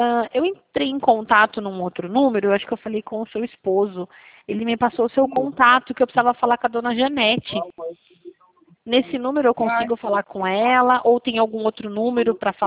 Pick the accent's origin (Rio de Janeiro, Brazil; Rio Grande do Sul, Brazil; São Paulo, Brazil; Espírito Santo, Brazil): São Paulo, Brazil; Rio Claro; eu sou daqui da cidade de Rio Claro.